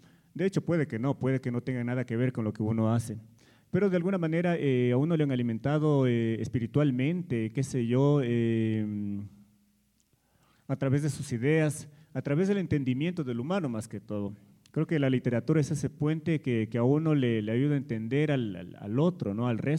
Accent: Ecuador; En el país, en mi país, en el Ecuador, publicar con una editorial reconocida de ahí es muy caro, muy caro.

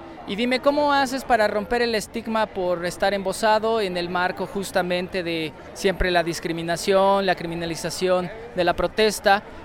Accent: Santo Tomás Ajusco, Mexico City, Mexico; Venimos del pueblo de Santo Tomás Ajusco, allá en el sur de Tlalpan.

